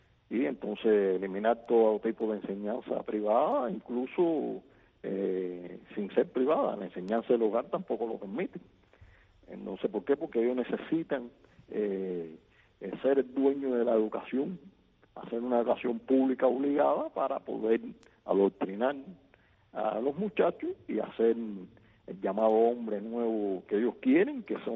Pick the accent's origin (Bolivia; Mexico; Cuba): Cuba; Havana; nací aquí en La Habana en 61, en el año 1961, el 20 de julio. Y bueno, me he criado siempre, me crié aquí en La Habana siempre, en Bauta. Y bueno, soy un cubano más que busca la felicidad para su pueblo.